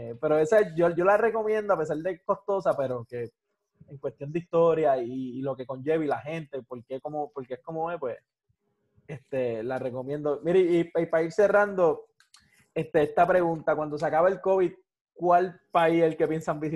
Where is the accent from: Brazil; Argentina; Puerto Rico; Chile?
Puerto Rico; yo vengo de Puerto Rico, un sitio de 900 kilómetros cuadrados, 9.000 kilómetros cuadrados.